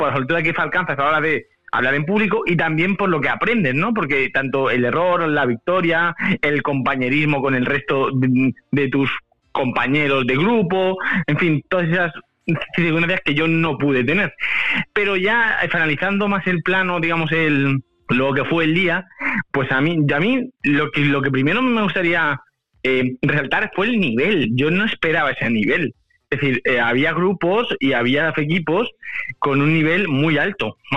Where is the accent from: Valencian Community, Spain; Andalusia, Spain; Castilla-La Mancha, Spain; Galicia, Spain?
Valencian Community, Spain; Elche; yo estudié también en Elche, soy de Elche